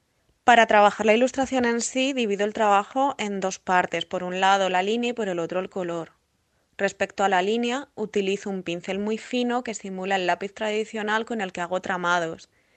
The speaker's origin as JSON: {"language": "Spanish", "town": "León", "region": "Castile and León", "country": "Spain", "tie": "born there", "moved": "yes", "lives_now": "Valencia, Spain", "said": "vivo en Valencia desde hace unos 4 años, pero nací en León."}